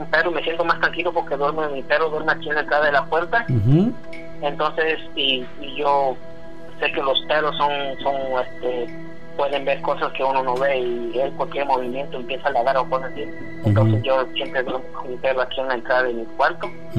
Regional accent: Veracruz, Mexico; porque yo soy de Veracruz, originario de Veracruz, y ahí se vive, que vive todo eso, la brujería y todo eso

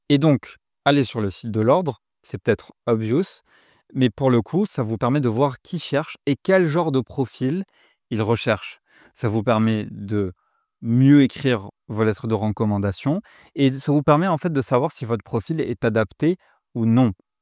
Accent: Morocco; now in France; j'ai trouvé du travail en France alors que je suis marocain, et oui, je ne suis pas français

